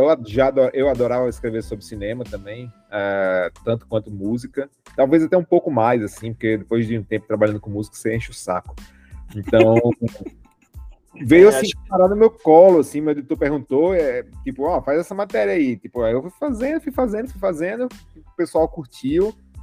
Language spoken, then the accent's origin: Portuguese; Natal, Rio Grande do Norte, Brazil; also born or lived in João Pessoa / Pernambuco; eu sou de Natal, fiz a minha faculdade em João Pessoa e comecei minha carreira de jornalista em Pernambuco.